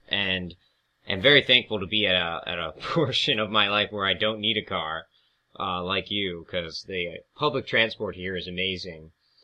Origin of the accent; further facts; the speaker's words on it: Allentown, Pennsylvania, United States; because I grew up in Allentown, Pennsylvania, 3 hours from Penn State, where I went to college.